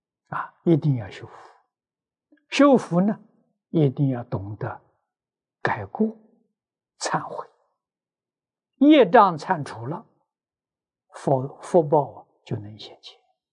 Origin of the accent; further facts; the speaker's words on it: China; 我们中国人俗话讲风水啊